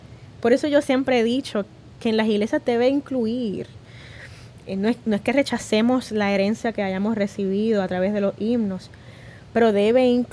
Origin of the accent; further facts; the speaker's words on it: Puerto Rico; a la larga todos somos puertorriqueños